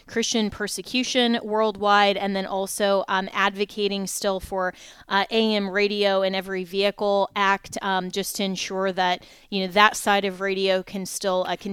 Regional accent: Florida, United States; But then also my home state in Florida, Governor DeSantis has indicated

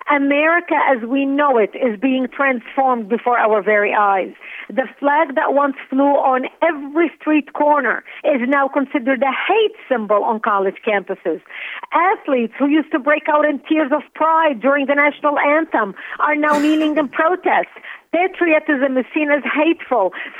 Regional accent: Lebanon; moved away; You see, I was born and raised in Lebanon. My 9/11 happened to me in 1975.

